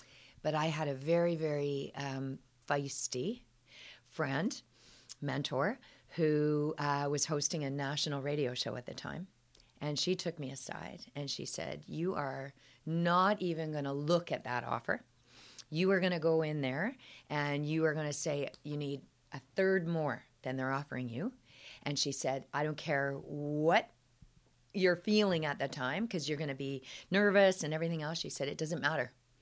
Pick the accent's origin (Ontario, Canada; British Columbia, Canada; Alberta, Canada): British Columbia, Canada; Vancouver; I was from Vancouver. The school was in Toronto.